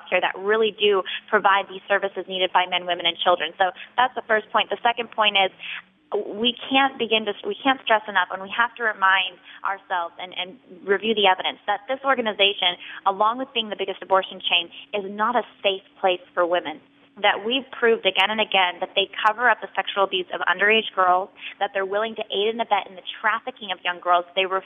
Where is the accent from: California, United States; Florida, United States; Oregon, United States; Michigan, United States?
California, United States; Even Senator Boxer from my home state of California